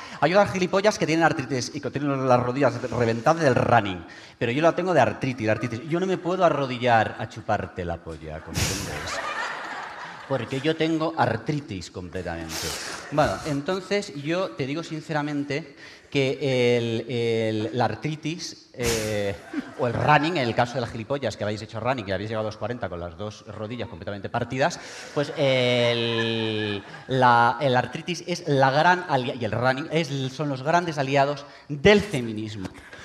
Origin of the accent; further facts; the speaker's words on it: Catalonia, Spain; Yo no sé si es que soy lenta o más lerda o es que soy catalana.